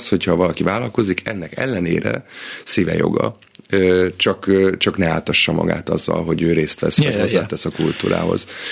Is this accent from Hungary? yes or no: no; United States; azért Amerikában nőttem föl, tehát egészen gyerekkorom óta vágyom vissza